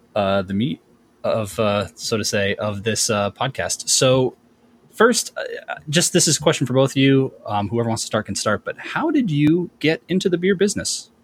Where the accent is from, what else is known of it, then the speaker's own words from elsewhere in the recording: Connecticut, United States; We're both from Connecticut.